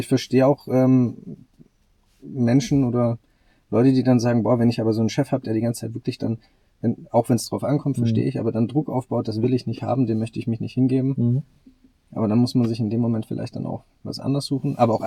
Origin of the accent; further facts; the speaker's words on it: Southern Germany, Germany; Wir kommen aus dem Süden von Deutschland. Da gibt es große Firmen, da gibt es Firmen, die alteingesessen sind, traditionelle Firmen